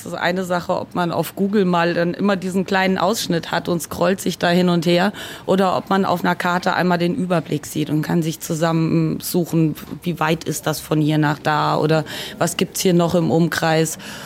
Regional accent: Hesse, Germany; now in Hamburg, Germany; Ich komme aus Oberhessen eigentlich.

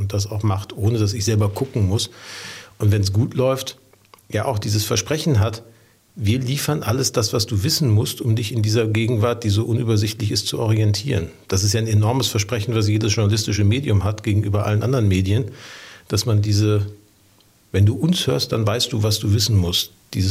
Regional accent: North Rhine-Westphalia, Germany; Also wie gesagt, ich bin im Ruhrgebiet groß geworden.

